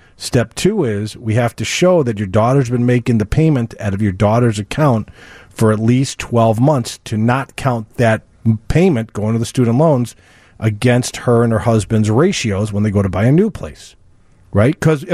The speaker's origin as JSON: {"language": "English", "region": "New York", "country": "United States", "tie": "born there", "said": "I was born in New York, and I haven't been back to since 9/11 to see the museum."}